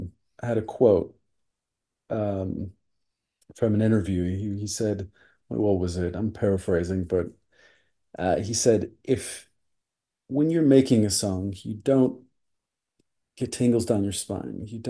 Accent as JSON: {"language": "English", "region": "Washington", "country": "United States", "tie": "born or raised there", "also_born_or_lived": "Wisconsin", "lives_now": "Los Angeles, United States", "said": "I'm from Washington State originally. It's always, you know, I'm born in Wisconsin, but grew up in Washington."}